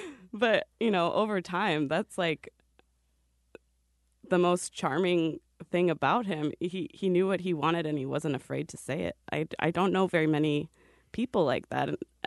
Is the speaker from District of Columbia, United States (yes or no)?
no; Peoria, Illinois, United States; I grew up in Peoria, Illinois, which is like 2.5 hours south of Chicago.